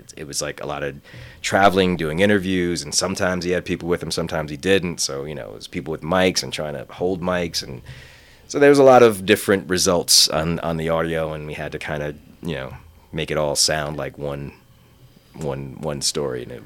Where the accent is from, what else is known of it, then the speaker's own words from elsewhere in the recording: New Jersey, United States; I knew a little bit about it from while I was in high school, and cause we're both from Jersey.